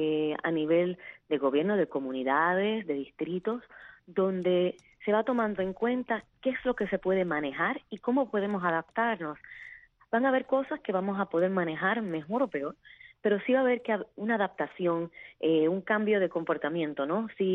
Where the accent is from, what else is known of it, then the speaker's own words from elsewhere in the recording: Puerto Rico; Yo soy de Puerto Rico y les puedo decir que en Puerto Rico la erosión costera es sumamente severa, y hay unas pequeñas islas donde yo iba con mi familia de niña que ya han ido desapareciendo.